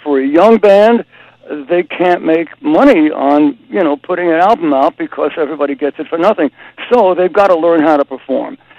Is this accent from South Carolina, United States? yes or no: no; New York, United States; You know, I've got soot in my blood. I don't know. I'm a New Yorker.